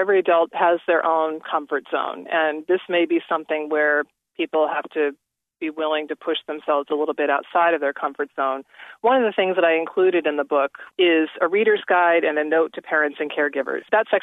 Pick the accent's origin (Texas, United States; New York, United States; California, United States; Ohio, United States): California, United States; Sacramento; I was actually at a gay pride celebration in my hometown here in Sacramento